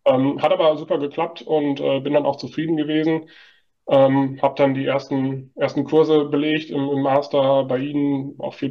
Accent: North Rhine-Westphalia, Germany; born there; Dadurch, dass ich gebürtig aus der Nähe von Hagen komme, war das für mich nicht das große Problem.

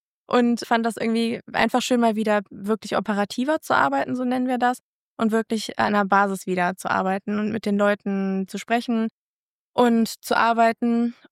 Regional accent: Viersen, North Rhine-Westphalia, Germany; ich komme aus Viersen und bin Polizistin. Seit über 12 Jahren mittlerweile. Und auch bei mir in der Heimatstadt tatsächlich.

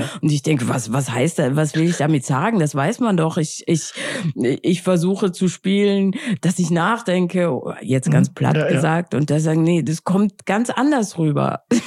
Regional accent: Austria; now in Germany; ich bin ja aus Österreich, und dann denke ich, was ist das? Das ist ja total seltsam, weil ich habe verhältnismäßig wenig Zeit in Österreich verbracht und sehr, sehr, sehr viel Zeit, also von der Zeitspanne her, in Berlin.

